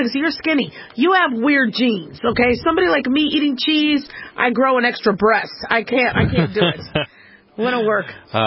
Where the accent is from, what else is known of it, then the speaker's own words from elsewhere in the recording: Las Vegas, Nevada, United States; now this comes from my hometown newspaper, the Las Vegas Review-Journal